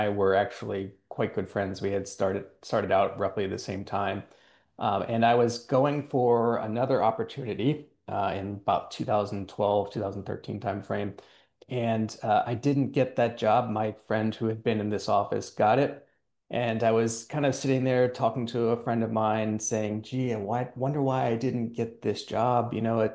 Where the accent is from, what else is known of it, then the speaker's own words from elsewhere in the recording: District of Columbia, United States; I grew up in that space. So I'm from the Washington, D.C. area, and my father had been in the U.S. Air Force.